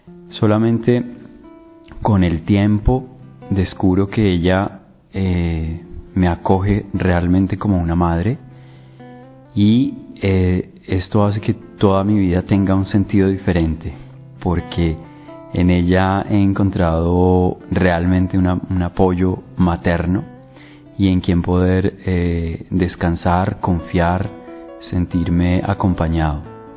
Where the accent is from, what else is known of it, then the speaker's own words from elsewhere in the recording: Colombia; now in Rome, Italy; Tengo 34 años, 7 años de ordenado sacerdote. Soy de Colombia y en este momento me encuentro en Roma viviendo para estudiar y en Londres estudiando inglés.